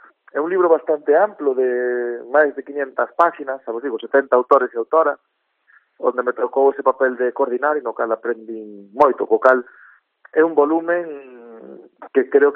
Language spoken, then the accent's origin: Galician; Ourense, Galicia, Spain; sabes que eu son ourensán e tamén me gusta acordarme de onde veño.